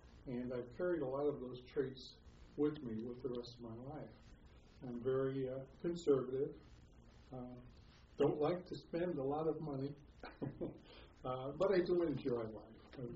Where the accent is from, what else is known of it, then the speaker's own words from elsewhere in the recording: St. Louis, Missouri, United States; Well, I was born in St. Louis, Missouri, April of 1924, and spent my entire life here.